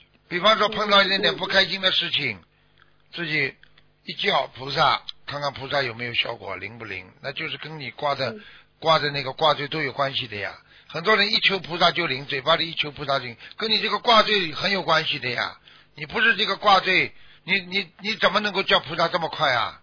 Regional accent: China; 我们中国人啊过那个春节过大年了

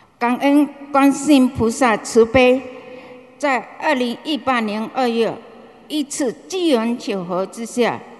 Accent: Malaysia; 我是来自马来西亚的

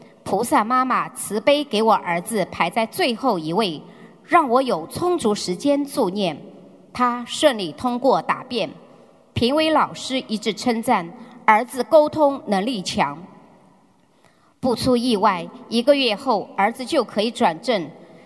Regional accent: China; 我来自中国，

